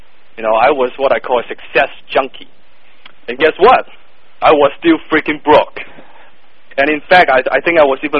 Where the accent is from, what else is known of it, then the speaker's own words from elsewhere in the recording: Hong Kong; English is a second language; now in North America; I moved from Hong Kong to North America years ago with no money, no connections, and not a word of the English language on my lips. As you can tell from my thick accent, English is not my first language.